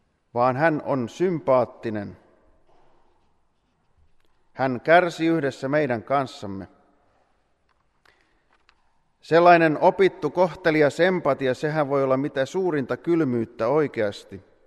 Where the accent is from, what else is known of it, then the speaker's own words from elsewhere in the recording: Pomarkku, Satakunta, Finland; Itse en ole paljon mistään kotoisin, mutta Pomarkusta olen lähtöisin.